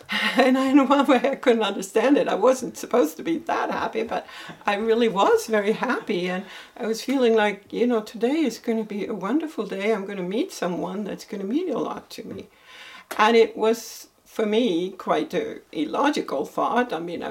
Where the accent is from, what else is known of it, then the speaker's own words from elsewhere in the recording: northern Sweden, Sweden; English is a second language; So, I grew up in Sweden. I grew up in northern Sweden, and this is a long time ago, before internet, of course, and before TV for us, because all I had was radio when I was growing up, and I grew up in a little tiny village first.